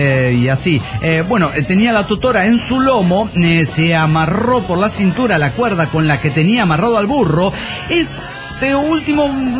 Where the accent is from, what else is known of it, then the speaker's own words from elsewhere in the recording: Zapopan, Jalisco, Mexico; de Zapopan, Jalisco.